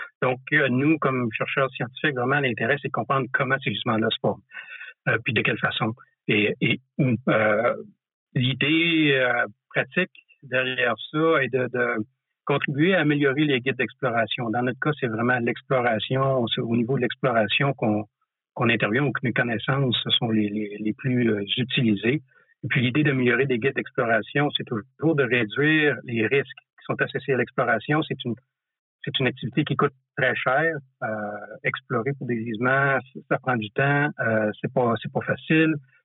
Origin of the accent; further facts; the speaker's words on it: Chicoutimi, Quebec, Canada; now in Quebec City, Canada; Je suis originaire de Chicoutimi, une petite ville au nord de Québec